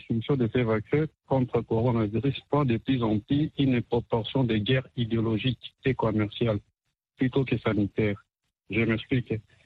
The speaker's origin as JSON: {"language": "French", "country": "DR Congo", "said": "C'est tout comme chez nous à la RDC."}